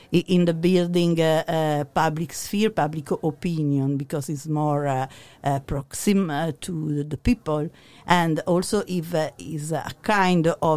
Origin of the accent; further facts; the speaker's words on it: Turin, Piedmont, Italy; I come from Torino. I teach at the University of Torino.